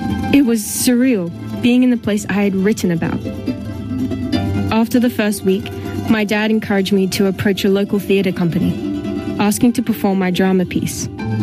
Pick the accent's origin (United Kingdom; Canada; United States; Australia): Australia; something honouring my Pacific Islander heritage. But growing up in Australia, I lived far from my island and culture.